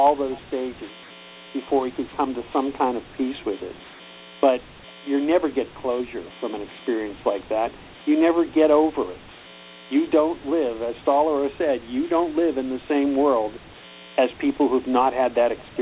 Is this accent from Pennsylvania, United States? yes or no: yes; Pittsburgh, Pennsylvania, United States; I wanted to write about Pittsburgh, which is my hometown, and has gone through a tremendous renaissance in the last 40 years.